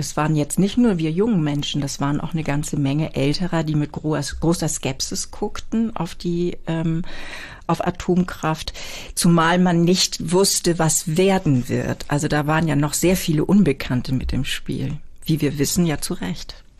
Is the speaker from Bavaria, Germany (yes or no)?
no; Büsum, Schleswig-Holstein, Germany; Ja, wir sind in Büsum zur Schule gegangen